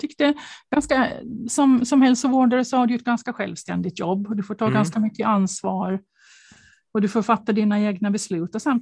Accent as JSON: {"language": "Swedish", "town": "Saltvik", "region": "Åland", "country": "Finland", "tie": "born or raised there", "said": "Jag är uppväxt i Östra Saltvik, faktiskt från samma by nästan som Daniel kommer ifrån."}